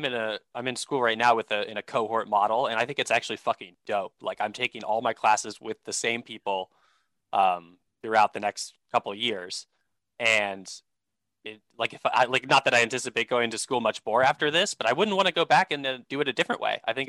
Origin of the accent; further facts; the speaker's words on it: the South, United States; because I grew up in the South, where there's a huge discrepancy in money getting drained from public schools and put into the private school system.